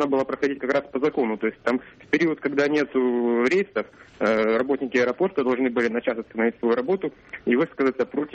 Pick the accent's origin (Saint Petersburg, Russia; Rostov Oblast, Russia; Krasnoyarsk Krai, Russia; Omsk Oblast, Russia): Omsk Oblast, Russia; Omsk; Я из Омска.